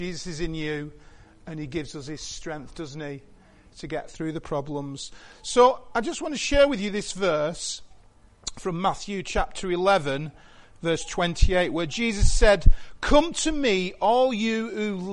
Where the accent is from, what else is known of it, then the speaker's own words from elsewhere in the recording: Tyldesley, North West England, United Kingdom; I was born on Shackley Council Estate in Tilsley, lived the first 20 years of my life.